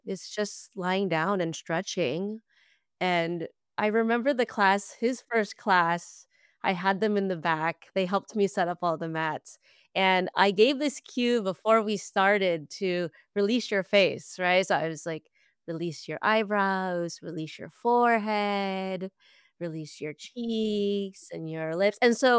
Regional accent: Los Angeles, California, United States; I am originally from Los Angeles, and so when I go back home, I would take yoga classes at studios

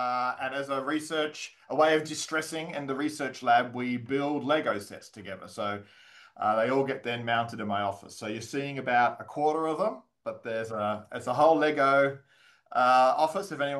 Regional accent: Melbourne, Victoria, Australia; Clearly, I'm not Canadian. So I'm Australian. I was born in Melbourne, Australia, born and raised

